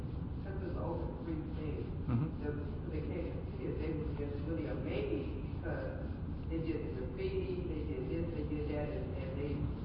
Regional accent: Los Angeles, California, United States; Yeah, I'm from Los Angeles, California

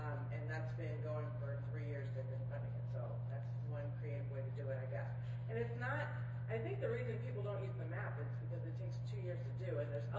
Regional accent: Rochester, New York, United States; from Rochester, New York.

